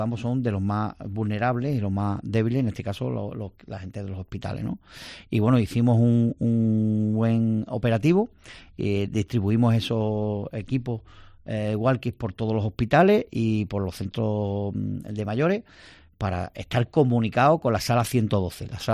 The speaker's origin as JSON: {"language": "Spanish", "town": "Ayamonte", "region": "Andalusia", "country": "Spain", "said": "yo que soy de Ayamonte, me fui a Ayamonte"}